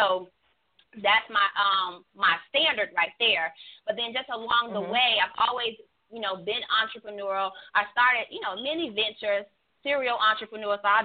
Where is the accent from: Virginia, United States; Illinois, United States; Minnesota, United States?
Illinois, United States; Chicago; I am a Chicagoan, the best city on the face of the planet. That is where I am from.